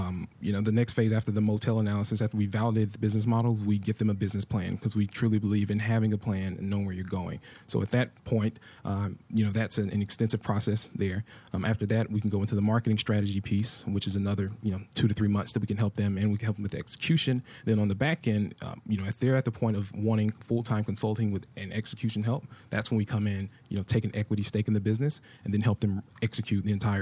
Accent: Rome, Georgia, United States; but ironically from my hometown, Rome, Georgia.

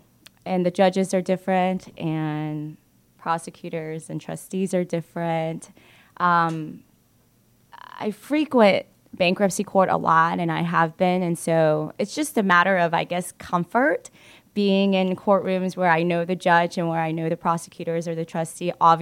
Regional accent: Marietta, Georgia, United States; I grew up in Marietta. So I'm really glad to be back where I grew up and helping the community where I grew up.

